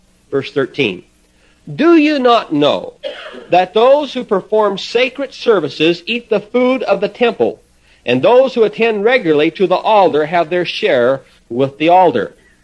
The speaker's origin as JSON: {"language": "English", "region": "Nebraska", "country": "United States", "lives_now": "Colorado, United States", "said": "from Nebraska where I came from and from Colorado where I'm from now"}